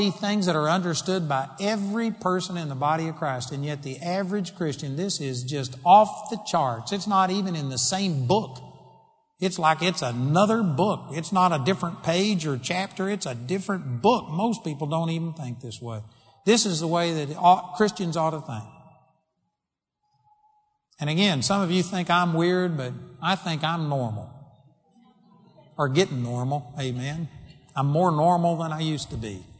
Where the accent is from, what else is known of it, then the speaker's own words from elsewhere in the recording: Texas, United States; I'm a hick from Texas.